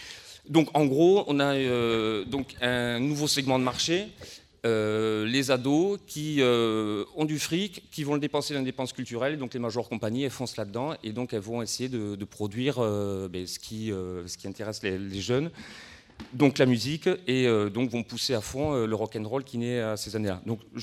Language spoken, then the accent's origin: French; Toulouse, Occitanie, France; alors excusez mon anglais, hein, je suis de Toulouse